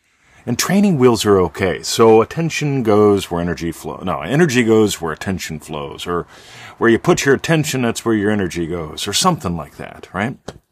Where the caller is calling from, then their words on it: Melbourne, Victoria, Australia; I'm attending from Melbourne. Actually, Eltham. It's a little suburb of Melbourne.